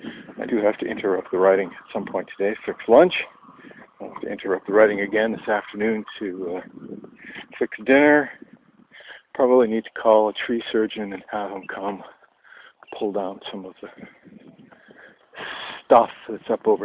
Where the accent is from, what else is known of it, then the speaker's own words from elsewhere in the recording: Maine, United States; I know growing up in Maine, when we saw a robin come